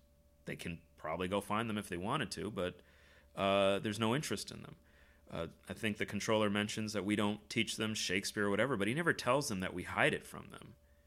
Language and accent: English; United States; I can only speak to American culture because I'm an American.